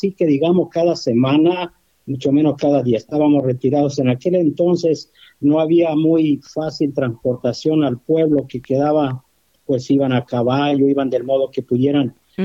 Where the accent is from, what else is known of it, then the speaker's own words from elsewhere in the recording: Tepatitlán, Jalisco, Mexico; yo soy de Tepatitlán, Jalisco, originario. Siempre desde que salí de mi pueblo no he dejado de regresar.